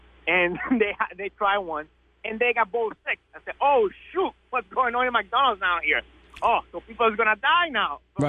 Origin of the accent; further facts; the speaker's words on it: Colombia; As you notice, I'm actually a Spanish descending. I'm from Colombia.